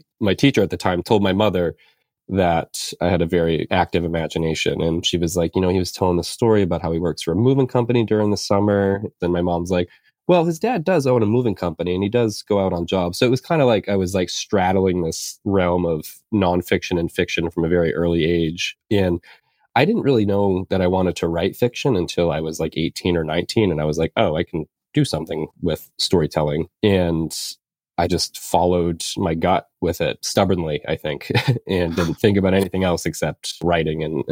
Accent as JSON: {"language": "English", "town": "Indian Island", "region": "Maine", "country": "United States", "tie": "born or raised there", "also_born_or_lived": "Bridgeport, United States", "said": "So I grew up on the Penobscot Indian Nation, which is in Maine. It's right near the Bangor area. I was actually born in Bridgeport, Connecticut, but I only lived there until I was six. And then my mom and I moved to Indian Island."}